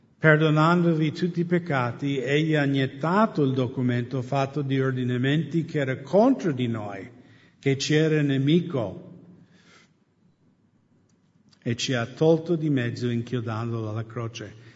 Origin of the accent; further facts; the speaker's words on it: United States; Italian is a second language; now in Italy; Io crescendo da pagano negli Stati Uniti